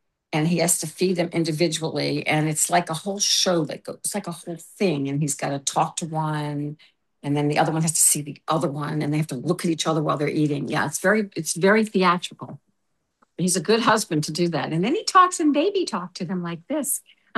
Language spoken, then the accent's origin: English; Louisiana, United States; well, I was from Louisiana, and I majored in communications from Loyola, and I'm a dancer.